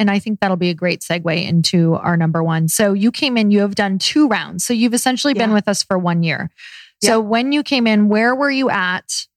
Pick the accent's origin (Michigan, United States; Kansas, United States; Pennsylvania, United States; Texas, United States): Michigan, United States; I'm from Michigan.